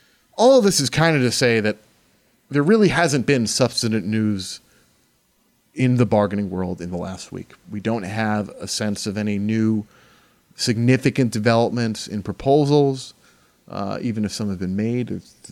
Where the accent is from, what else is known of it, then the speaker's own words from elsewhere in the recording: New York, United States; You know, I grew up in New York.